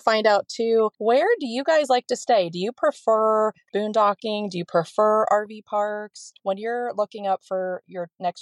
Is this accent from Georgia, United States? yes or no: no; Ohio, United States; also born or lived in Florida; And so we're from Ohio, then we moved to Florida, and it's like, we didn't know what we were missing.